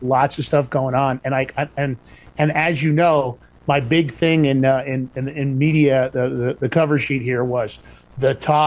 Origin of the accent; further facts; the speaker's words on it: New York, United States; Because I'm from New York, you know, Fordham Row in the Bronx.